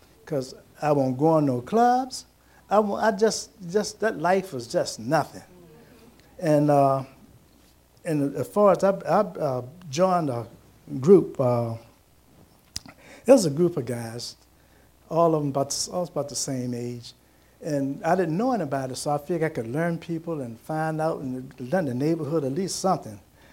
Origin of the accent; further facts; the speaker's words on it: Williamsburg, Virginia, United States; now in Richmond, United States; Because I'm from Williamsburg, so I moved up here, got a job.